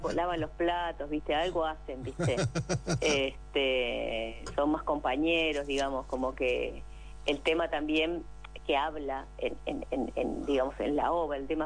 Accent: Uruguay; Mi tierra.

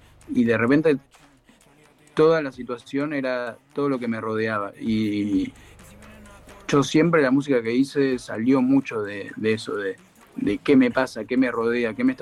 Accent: Buenos Aires, Argentina; Sin negar que yo soy un porteño, que nací en un noveno piso, en una avenida, digamos.

